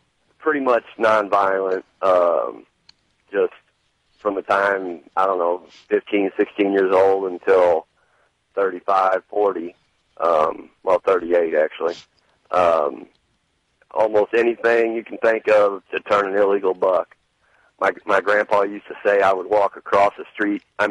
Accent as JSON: {"language": "English", "town": "St. Louis", "region": "Missouri", "country": "United States", "said": "Okay, I'm from South St. Louis"}